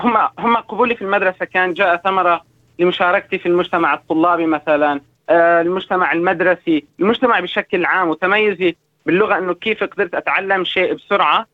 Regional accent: Syria; also born or lived in Egypt; now in Sydney, Australia; أنا طلعت من سوريا بداية 2013، كانت عز الحرب، وتوجهنا إلى مصر.

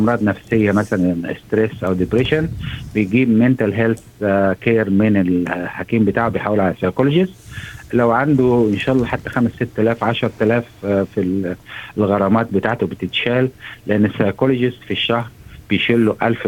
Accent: Egypt; جاي انا من مصر

